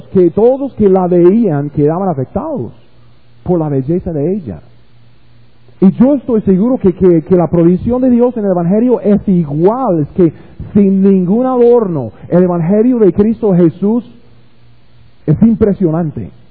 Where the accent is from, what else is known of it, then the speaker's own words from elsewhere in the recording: United States; Spanish is a second language; Yo sé, yo soy gringo, a veces no entiendo bien el español.